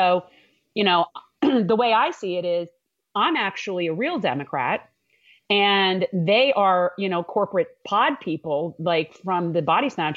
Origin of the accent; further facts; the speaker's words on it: North Miami, Florida, United States; Truthfully, I'm a native Floridian. I was born in North Miami, Florida. Actually, I'm a second generation native Floridian. My dad was born down here, which is almost unheard of.